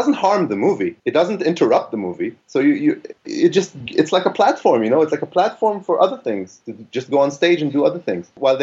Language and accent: English; Tel Aviv, Tel Aviv District, Israel; I'm from Tel Aviv.